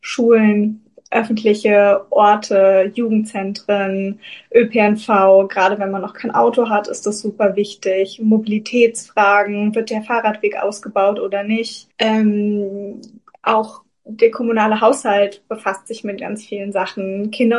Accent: Hesse, Germany; now in Bochum, Germany; Nee, ich komme tatsächlich aus Hessen, aber ich lebe jetzt seit 4 Jahren in Bochum.

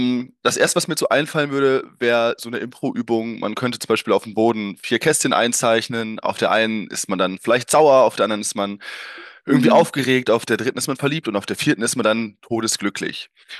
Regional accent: North Rhine-Westphalia, Germany; born there; ich bin übrigens 32 Jahre alt. Ich komme gebürtig aus dem Münsterland.

